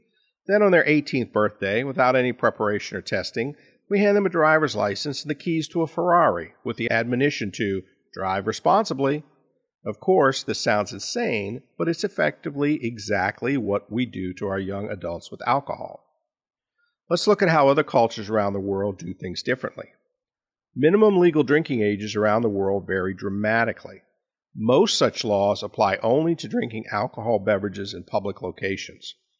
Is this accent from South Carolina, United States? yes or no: no; New Orleans, Louisiana, United States; born or raised there